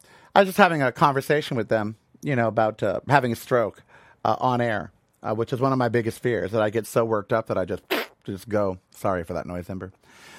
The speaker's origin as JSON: {"language": "English", "country": "United States", "said": "I'd like to have fun as an American."}